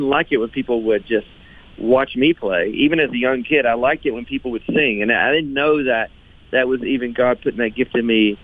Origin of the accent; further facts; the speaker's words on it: Texas, United States; my dad played country music. I grew up in Texas. So he loved playing country music. Started picking it up. But then I started playing in church. I grew up in a little small town.